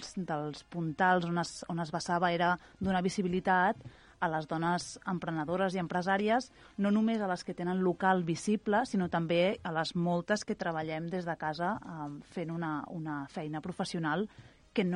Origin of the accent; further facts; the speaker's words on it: Barcelona, Catalonia, Spain; Jo sóc de Barcelona sí, i em vaig casar i vivíem a l'Hospitalet amb el meu home, ell és d'Hospitalet, i d'Hospitalet ell treballa aquí a Sant Just i vam fer el salt ja a viure aquí directament.